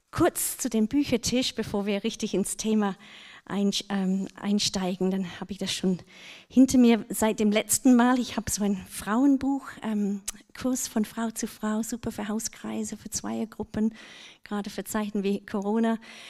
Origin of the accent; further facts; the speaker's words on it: England, United Kingdom; now in Germany; ich komme ursprünglich aus England. Ich bin seit meinem letzten Besuch hier, bin ich wirklich eingeschwäbelt, weil ich mich einbürgern ließ, als Brexit geschah.